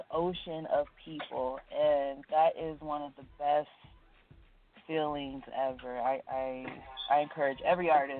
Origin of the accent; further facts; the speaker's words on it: United States; okay, I'm in another country, I'm American.